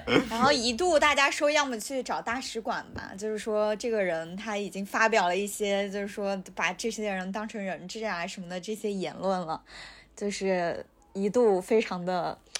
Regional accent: China; 我们中国人

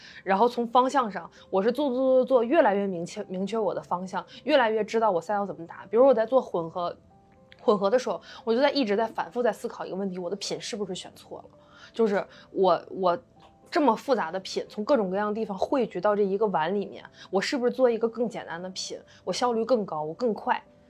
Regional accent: China

